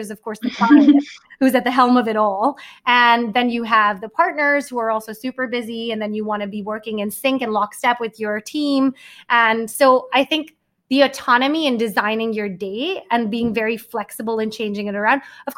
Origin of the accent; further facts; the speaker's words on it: Mumbai, Maharashtra, India; now in New York, United States; I grew up in Bombay. I moved to Manhattan. I'm very used to like big city life